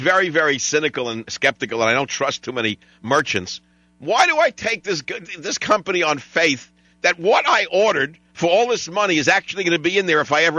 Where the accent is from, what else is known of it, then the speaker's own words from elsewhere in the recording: San Francisco, California, United States; Let's go to my hometown station, KNEW San Francisco.